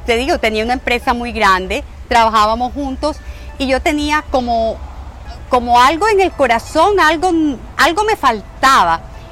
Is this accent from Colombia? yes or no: yes; Colombia; moved away as an adult; yo, mi esposo y yo somos colombianos. Nos vinimos de Colombia porque había una situación de mucha inseguridad.